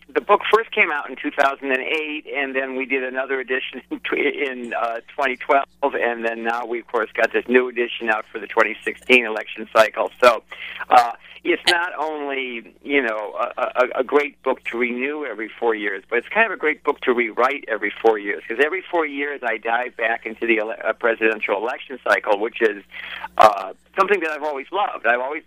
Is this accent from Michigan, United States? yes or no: yes; Detroit, Michigan, United States; I grew up in Detroit, and I live in New Jersey now, but I spent my formative years in Detroit